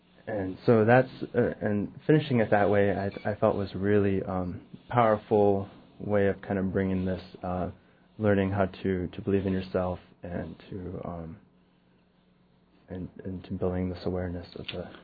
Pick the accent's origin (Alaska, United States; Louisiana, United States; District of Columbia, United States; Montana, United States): Alaska, United States; one of the really interesting aspects of growing up in Alaska, you know, my cousins, they've gone fishing most of their lives.